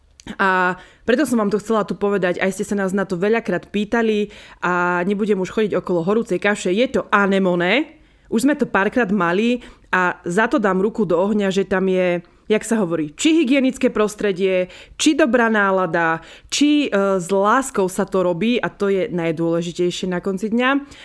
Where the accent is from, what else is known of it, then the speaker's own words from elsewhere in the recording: Vechec, Prešov Region, Slovakia; cítim sa tam ako u nás doma vo Vechci.